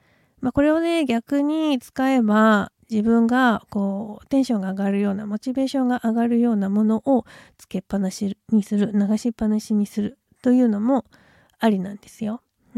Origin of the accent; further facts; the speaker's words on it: Tohoku, Japan; 私はまあ東北出身なので東北の震災の時とかも、記憶に残っていて忘れられないですけれども